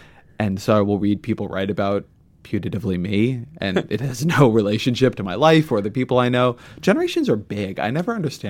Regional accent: California, United States; I come from California.

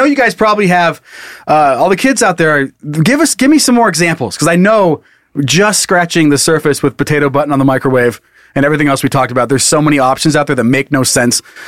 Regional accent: Midwest, United States; I'm from the Midwest, and we take float trips and camping trips very seriously.

